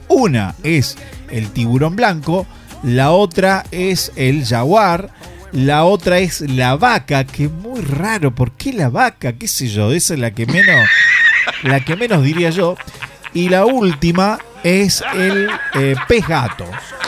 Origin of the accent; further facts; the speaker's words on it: Santa Fe, Argentina; now in Córdoba, Argentina; Y ahí es donde vuelvo a decir, no, soy de provincia de Santa Fe, amigo. Soy santafesino.